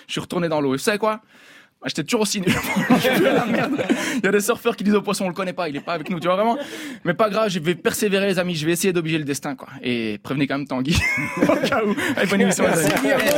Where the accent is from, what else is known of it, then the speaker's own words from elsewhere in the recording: Brussels, Brussels-Capital Region, Belgium; Moi, je viens de Bruxelles